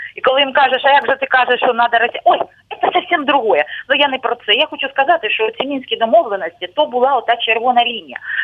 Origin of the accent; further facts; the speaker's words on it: Luhansk Oblast, Ukraine; добрий вечір, я з Луганщини.